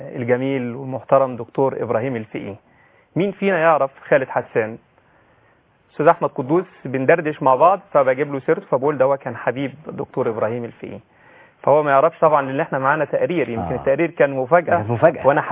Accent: Egypt; كان فعلا مثال مشرف لينا كمصريين

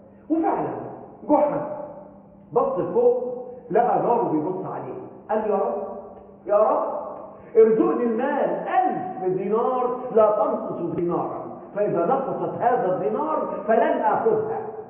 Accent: Egypt; أخلاقنا كمصريين

